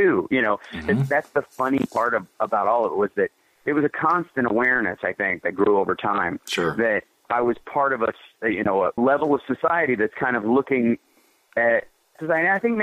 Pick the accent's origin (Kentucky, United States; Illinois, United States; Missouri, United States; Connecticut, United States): Kentucky, United States; I grew up in Kentucky where the whole Knights in Satan Service or, you know, Kids in Satan Service nonsense was being pushed about them.